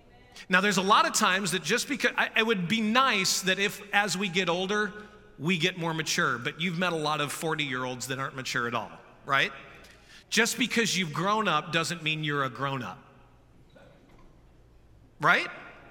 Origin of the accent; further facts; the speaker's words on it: St. Louis, Missouri, United States; we were just back in St. Louis visiting my hometown where I grew up, and that's where I fell in love for the first time.